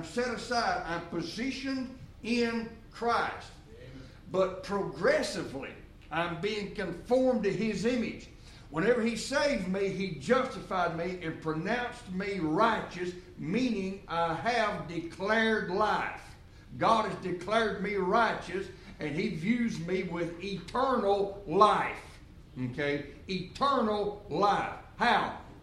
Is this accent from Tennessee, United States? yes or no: yes; Tennessee, United States; I was born, raised, and lived 40 years in Tennessee. So I'm a Tennessean.